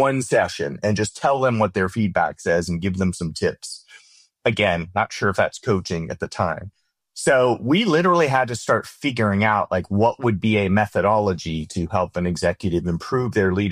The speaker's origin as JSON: {"language": "English", "town": "San Diego", "region": "California", "country": "United States", "said": "I'm from San Diego, and that's where his company was based. So I got to go home a ton and see my parents."}